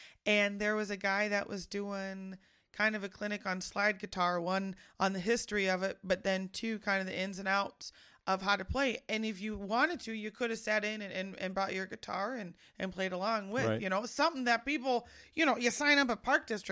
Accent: Waukegan, Illinois, United States; I'm from Lake County, out in Waukegan specifically.

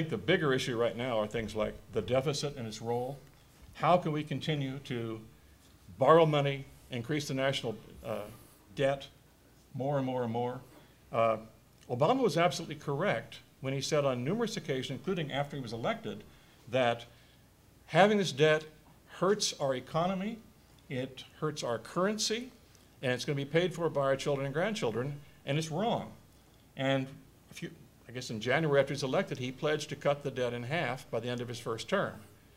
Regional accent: Kansas, United States; I mean, I grew up in Kansas, a Goldwater conservative.

